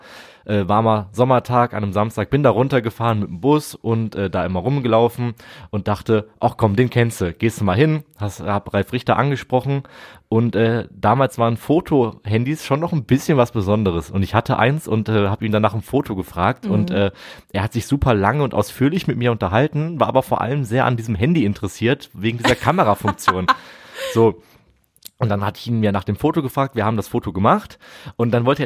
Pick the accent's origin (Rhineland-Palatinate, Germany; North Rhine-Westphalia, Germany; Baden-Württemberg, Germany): North Rhine-Westphalia, Germany; Velbert; ich bin in Velbert aufgewachsen